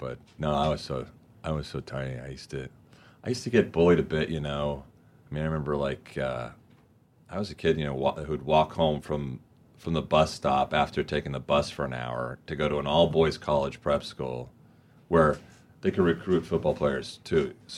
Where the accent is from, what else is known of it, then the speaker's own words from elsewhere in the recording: Huntington Beach, California, United States; In Huntington Beach.